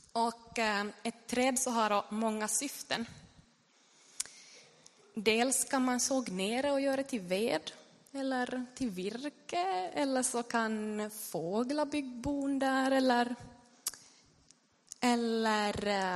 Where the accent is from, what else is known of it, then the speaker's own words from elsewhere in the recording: Bergö, Ostrobothnia, Finland; now in Vaasa, Finland; Och jag kommer från Bergö. Och det är en väldigt naturlig ö.